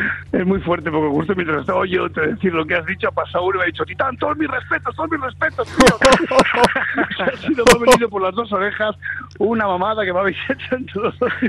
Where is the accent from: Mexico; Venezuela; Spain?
Spain; Bilbao, Basque Country; es que encima soy de Bilbao